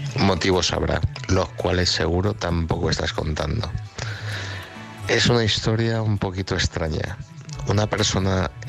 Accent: Madrid, Community of Madrid, Spain; de Madrid.

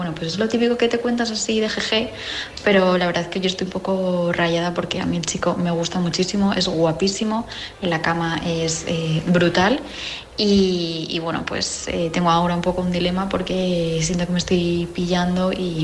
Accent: Madrid, Community of Madrid, Spain; yo soy de Madrid

